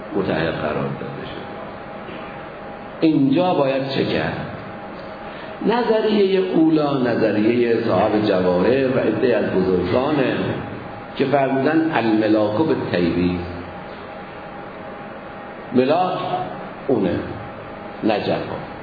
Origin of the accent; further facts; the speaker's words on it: Tabriz, East Azerbaijan, Iran; من بچه تبریزم